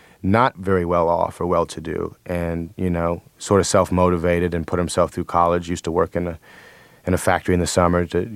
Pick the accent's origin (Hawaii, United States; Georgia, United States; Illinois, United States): Illinois, United States; Buffalo Grove; also born or lived in Minnesota; I lived in Minnesota for 1 month, and I was raised in Buffalo Grove, which is sort of a middle-class suburb in Illin